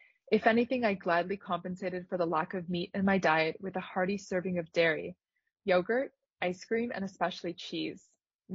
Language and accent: English; Moldova; born or raised there